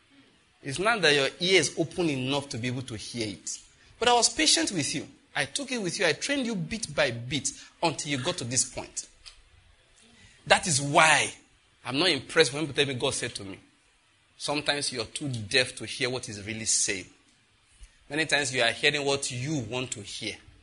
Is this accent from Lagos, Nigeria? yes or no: no; Ondo, Nigeria; now in Enugu, Nigeria; I say, well, naturally, I'm from Ondo State.